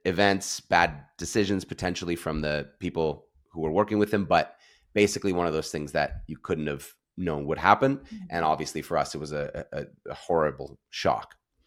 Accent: Canada; So that, as a Canadian kid, was huge.

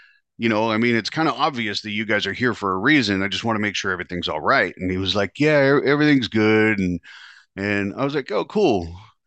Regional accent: California, United States; I was like, no shit, I'm from California.

